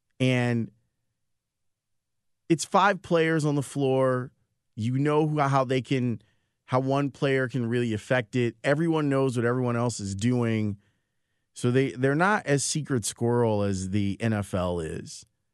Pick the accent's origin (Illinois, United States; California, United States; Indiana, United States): Illinois, United States; Chicago; And I grew up on the South Side in Roseland, and I remember what it was like the day he died.